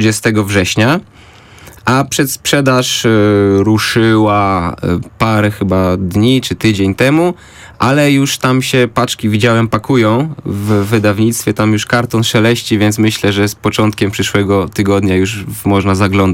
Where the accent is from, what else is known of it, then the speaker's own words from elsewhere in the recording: Śmigiel, Greater Poland Voivodeship, Poland; czasów mojego dzieciństwa, które spędziłem w Śmiglu, w mieście wielkopolskim, w którym spędziłem bardzo, bardzo dużo czasu.